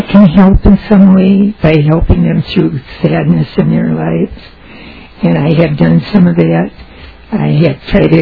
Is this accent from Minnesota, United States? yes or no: yes; St. Paul, Minnesota, United States; also born or lived in Duluth; I was born and raised in St. Paul, lived in Duluth for about 13 years, and married someone from Duluth.